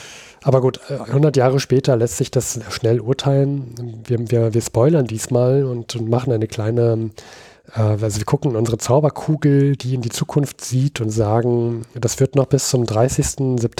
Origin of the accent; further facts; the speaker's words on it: Berlin, Germany; Ich als Berliner musste erstmal nachgucken